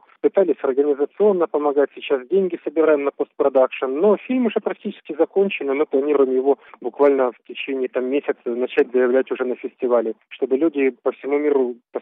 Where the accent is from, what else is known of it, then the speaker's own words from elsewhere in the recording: Kharkiv, Kharkiv Oblast, Ukraine; Вот я как харьковчанин, было у нас несколько проектов в Харьковской области